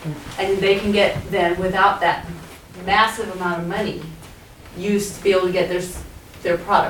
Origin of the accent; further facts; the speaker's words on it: Washington, United States; I'm from Island County